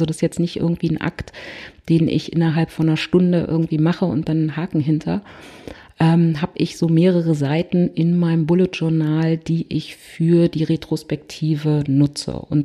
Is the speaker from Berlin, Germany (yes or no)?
yes; Berlin, Germany; Da merkt man wieder, ja, ich komme aus Berlin.